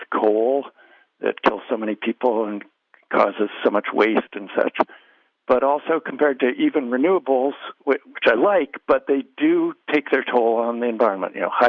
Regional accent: California, United States; I grew up in the Bay Area in the 60s and 70s

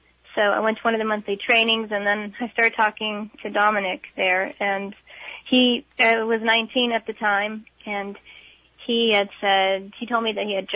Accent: Houghton, Michigan, United States; I'm from Houghton, Michigan.

